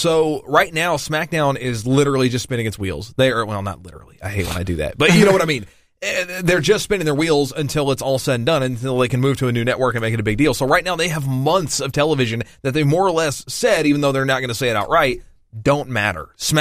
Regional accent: Missouri, United States; I would hope that came across as lemon because I'm from Southeast Missouri.

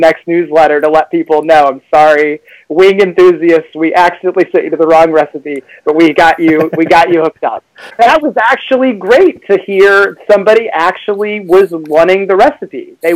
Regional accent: Kansas City, United States; I think it's valuable that we're both from Kansas City in a way, because Kansas City, I think, likes to incorporate a lot of different styles and ideas.

